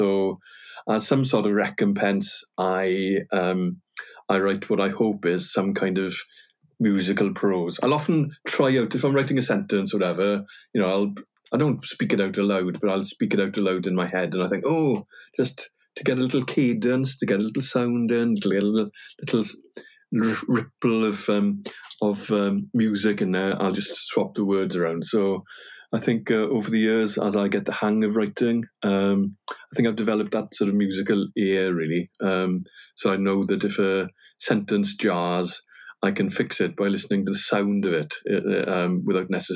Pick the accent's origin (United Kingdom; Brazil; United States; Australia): United Kingdom; Wales; I grew up on the South Wales coast.